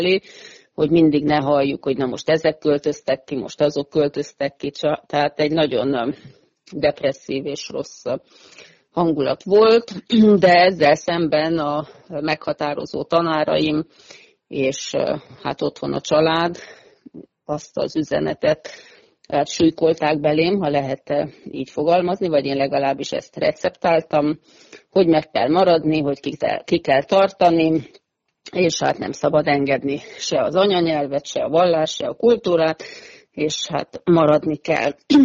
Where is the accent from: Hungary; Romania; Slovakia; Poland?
Romania; Kobátfalva, Harghita; also born or lived in Cluj-Napoca; Én a Nyikó mentén születtem, Nyikó mentén Kobátfalván, ott volt édesapám lelkész, édesanyám tanárnő, de a nagyszüleink és dédszüleink, ők kolozsváriak voltak